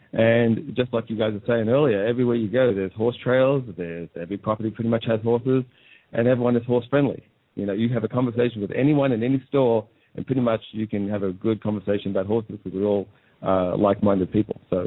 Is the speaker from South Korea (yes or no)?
no; Australia; now in United States; Australia, originally.